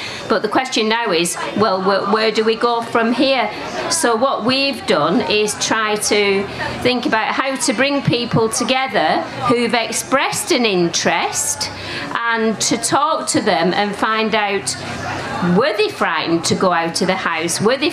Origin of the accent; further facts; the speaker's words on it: Oldham, North West England, United Kingdom; also born or lived in London; I'm from Oldham in Greater Manchester.